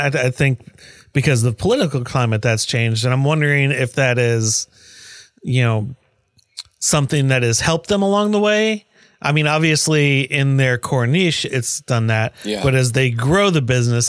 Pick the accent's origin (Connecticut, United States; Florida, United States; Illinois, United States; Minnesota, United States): Minnesota, United States; because I grew up in Minnesota